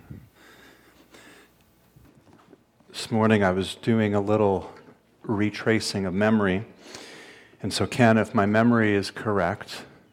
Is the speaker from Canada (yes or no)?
yes; Toronto, Ontario, Canada; April and I are born and raised in Toronto. Anybody heard of that city before? Just down the street a little. Born and raised